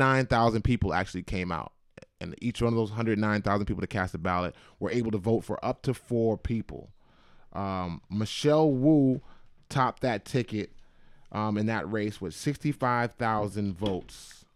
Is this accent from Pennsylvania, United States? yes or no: no; Boston, Massachusetts, United States; So the South Boston candidate, to make sure I get somebody from my hometown winning, I just vote for the people from my hometown.